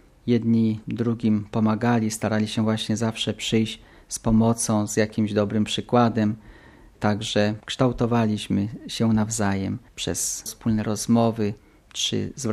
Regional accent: Subcarpathian Voivodeship, Poland; Archidiecezja lwowska jest moją archidiecezją, w której właśnie się urodziłem, wychowałem, w której dojrzewało moje życie chrześcijańskie. W Pukawcu, czyli w mojej rodzinnej parafii, przyjąłem chrzest, bierzmowanie, pierwszą komunię świętą.

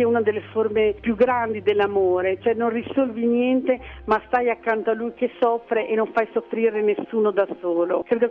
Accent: Faenza, Emilia-Romagna, Italy; nel 1979, una sera, io sono di Faenza

